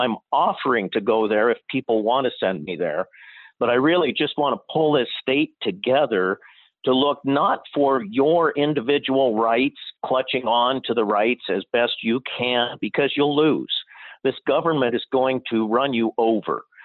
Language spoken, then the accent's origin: English; Camas, Washington, United States; moved away as an adult; now in Fairbanks, United States; I grew up in Camas, Washington. I was we had a little 40-acre farm. Hobby farm, mostly cattle that my dad ran there.